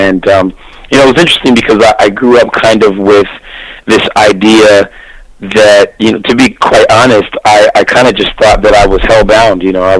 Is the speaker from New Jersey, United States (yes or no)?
yes; Penns Grove, New Jersey, United States; Well, yeah, I grew up actually in South New Jersey in a little town called Penns Grove, New Jersey.